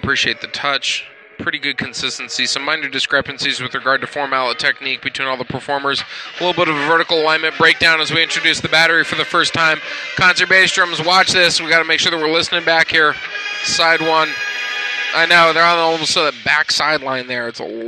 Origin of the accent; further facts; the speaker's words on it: Fontana, California, United States; I'm from Fontana, California, and it is my privilege to be evaluating you in percussion tonight.